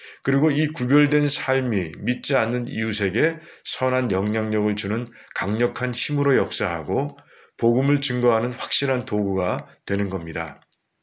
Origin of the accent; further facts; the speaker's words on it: South Korea; 다른 나라에 여행 가서 그 나라 사람들 속에 섞여 있어도 내가 한국인이라는 사실은 변하지 않습니다.